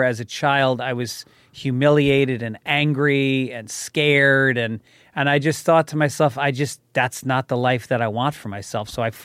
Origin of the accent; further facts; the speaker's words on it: Ireland; It's the first time I experienced real racism as an Irish guy before.